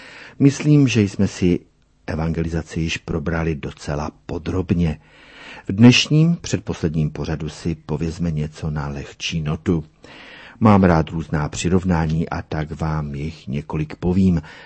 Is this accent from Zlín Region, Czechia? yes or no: no; Prague, Czechia; also born or lived in United States; Jsem narozen a vychován v Praze z hanáckého otce a středoslovenské matky.